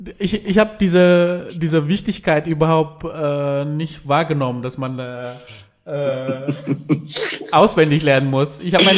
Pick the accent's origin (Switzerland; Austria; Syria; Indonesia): Indonesia; German is a second language; moved away as an adult; now in Fürth, Germany; Also ich arbeite in Nürnberg, wohne in Fürth und ich komme aus Indonesien, aber bin hier seit 19 Jahren. Also mit 19 bin ich dann hier.